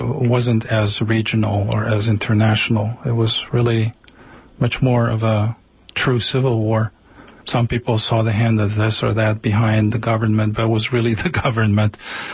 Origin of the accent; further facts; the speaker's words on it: Algeria; But I'm from Algeria.